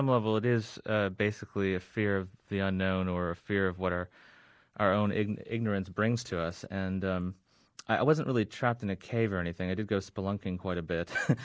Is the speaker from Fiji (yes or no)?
yes; Fiji; when I was growing up in Fiji